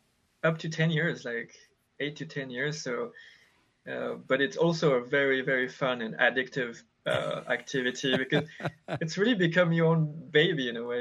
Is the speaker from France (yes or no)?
yes; France; moved away as an adult; now in United States; Yeah, I grew up in France in countryside, similar region as the Dufflens, but the French version